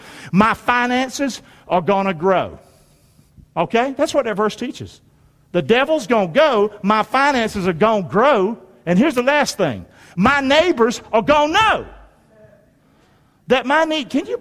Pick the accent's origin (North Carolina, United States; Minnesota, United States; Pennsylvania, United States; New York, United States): North Carolina, United States; Rockingham; I'm from Rockingham, for crying out loud. Rockingham, North Carolina.